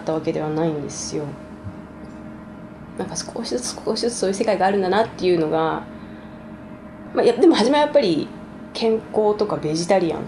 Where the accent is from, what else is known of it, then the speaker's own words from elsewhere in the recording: Nerima, Tokyo, Japan; also born or lived in California; もう本当に私練馬区出身なんですけど、